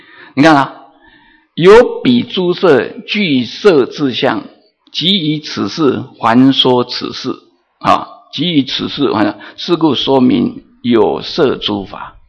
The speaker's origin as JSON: {"language": "Chinese", "country": "Taiwan", "said": "比如说我们其实我们台湾人跟美国人，我们分两类人"}